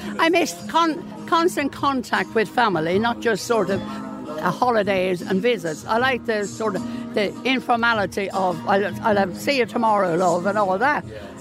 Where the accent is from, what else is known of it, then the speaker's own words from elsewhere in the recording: Charlestown, County Mayo, Ireland; Mayo, Charlestown originally. Both families, mother and father.